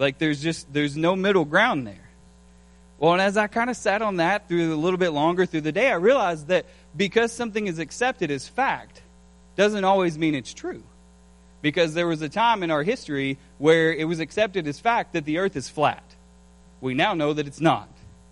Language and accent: English; Kentucky, United States; I'm an import to Meade County. I married Brianna Schultz. I grew up in Grayson County, Kentucky